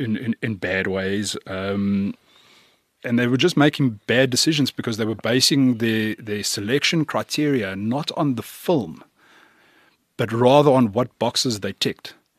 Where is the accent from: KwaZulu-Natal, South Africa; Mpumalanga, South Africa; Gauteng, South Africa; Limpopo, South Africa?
Gauteng, South Africa; Johannesburg; I'm from the South of Joburg.